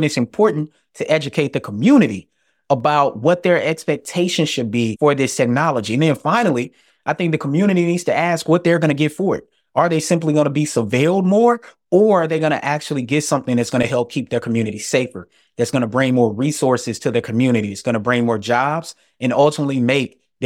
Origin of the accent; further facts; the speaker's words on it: the South, United States; Well, one thing I know, being a Southerner, is that on the East Coast, you might could cuss at a police officer and they don't think twice about it.